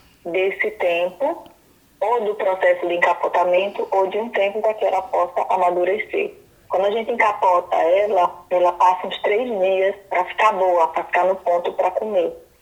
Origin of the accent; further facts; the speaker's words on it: Barra dos Coqueiros, Sergipe, Brazil; Eu sou do município de Barra dos Coqueiros, do povoado Capuã.